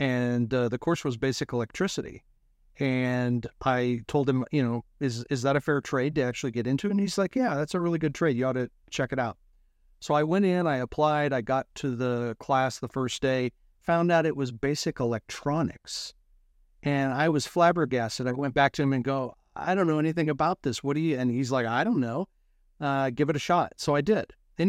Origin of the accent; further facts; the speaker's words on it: Denver, Colorado, United States; So, and I'm from Denver.